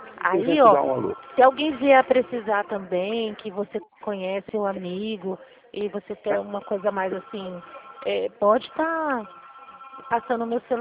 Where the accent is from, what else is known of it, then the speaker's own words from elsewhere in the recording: Flora Rica, São Paulo, Brazil; eu sou de Flora Rica e trabalho aqui em Dracena. Sou de Flora Rica e trabalho aqui em Dracena.